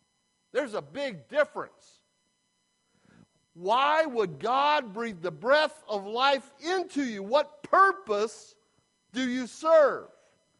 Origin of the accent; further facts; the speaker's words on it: Iowa, United States; As kids in Iowa, growing up in Iowa, my father came from a large family.